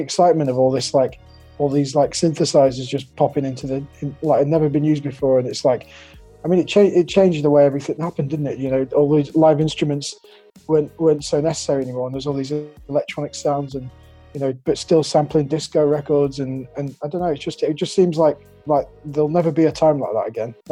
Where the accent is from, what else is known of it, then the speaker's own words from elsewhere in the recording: Huddersfield, Yorkshire and the Humber, United Kingdom; also born or lived in London / Los Angeles; now in Ibiza, Spain; I'm originally from Huddersfield. That's kind of what I consider my hometown, although I moved around a lot while I was younger. Then I went to London, LA. Now I'm based in Ibiza most of the time.